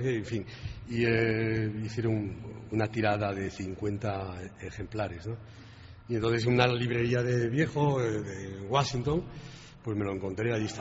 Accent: A Coruña, Galicia, Spain; soy de la ciudad también de Gozalo, ¿no? Que es La Coruña

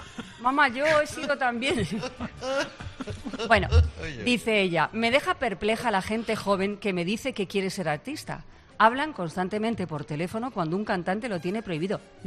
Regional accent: Albacete, Castilla-La Mancha, Spain; yo soy de Albacete

